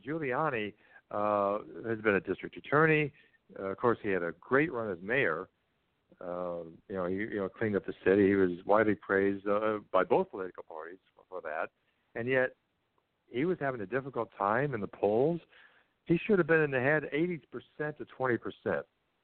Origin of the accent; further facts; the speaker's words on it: Indiana, United States; Evan Bayh from my home state of Indiana.